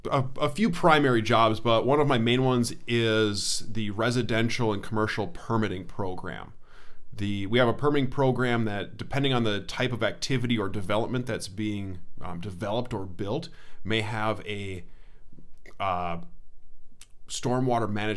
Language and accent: English; Big Lake, Minnesota, United States; I'm a Minnesota native. I grew up in Big Lake. It's a little town northwest of the Twin Cities, about 45 minutes or so.